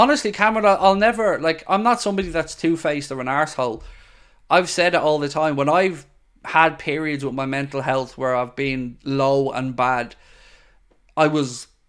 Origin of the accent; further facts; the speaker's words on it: Ireland; because I'm Irish and I don't live in England.